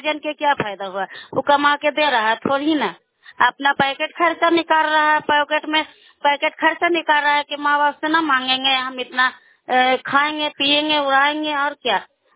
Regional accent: Bahadurpur, Bihar, India; ग्राम बहादुरपुर है, सरथा पंचायत सरथा है, चंडी प्रखंड के रहने वाली हूँ।

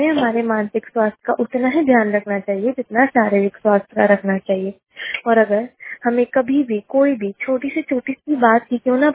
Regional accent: Indore, Madhya Pradesh, India; और मैं इंदौर से हूँ।

